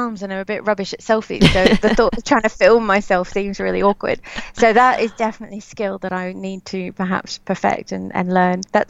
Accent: Australia; I grew up in Australia.

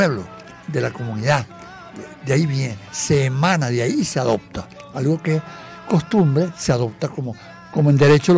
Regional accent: Venezuela; Usted no parece de por aquí. Yo, no, bueno, es que yo soy de Venezuela

